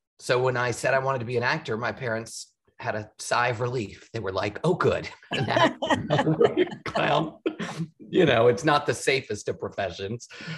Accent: Houston, Texas, United States; I'm from Texas, yeah. Houston, outside of Houston. And my family was a rodeo family.

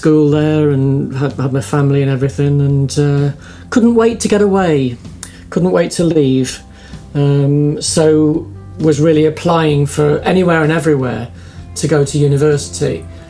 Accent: Manchester, North West England, United Kingdom; Growing up in Manchester, I was kind of buying all the music magazines, new sounds, new styles, The Face, all that kind of stuff

